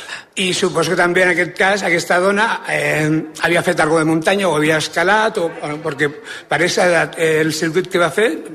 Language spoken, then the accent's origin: Catalan; Barcelona, Catalonia, Spain; born there; No, soc nascut a Barcelona i porto uns quants anys aquí.